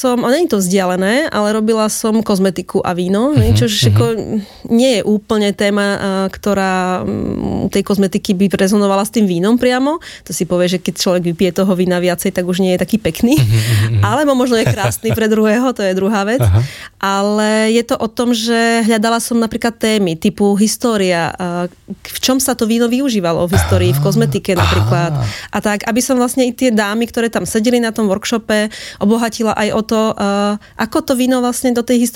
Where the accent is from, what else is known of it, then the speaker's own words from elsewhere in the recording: eastern Slovakia, Slovakia; now in Pezinok, Slovakia; ja som z východného Slovenska a tam sa tvrdí, že pijeme iba teda tvrdé a pálenku, ale asi štatisticky to pravda bude, ale postupne som sa dostala na to západné Slovensko, kde som žila a pracovala